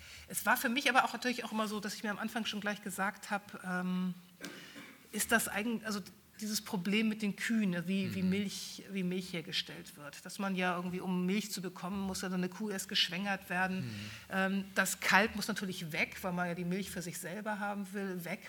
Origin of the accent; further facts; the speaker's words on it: Hamburg, Germany; born there; weil ich ja selbst gebürtige Hamburgerin bin.